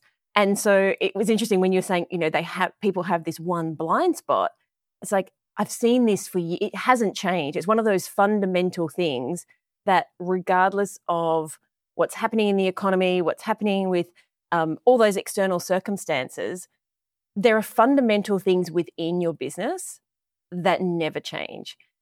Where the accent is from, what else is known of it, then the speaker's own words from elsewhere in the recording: Australia; now in Newport Beach, United States; Right now from sunny Newport Beach in California. Ooh, as you might be able to tell, I am not a native Californian. I'm from Australia.